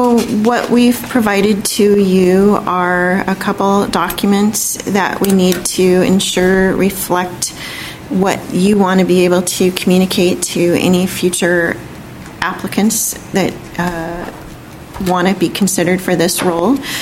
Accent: Olympia, Washington, United States; But I'm actually from Olympia. I grew up in Olympia

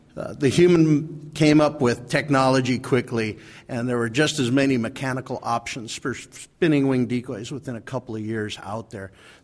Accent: Othello, Washington, United States; Madam Chair and Commission … I'm from Othello, Washington.

